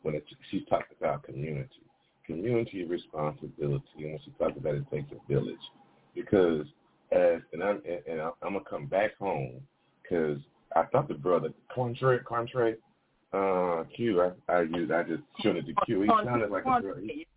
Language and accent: English; United States; So, and I say our because it's we. I'm an American.